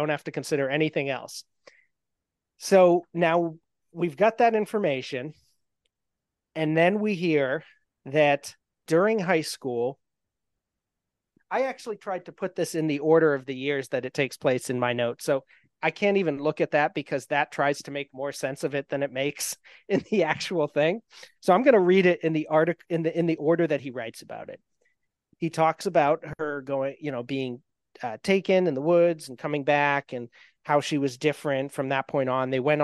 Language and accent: English; New Hampshire, United States; I'm from New Hampshire.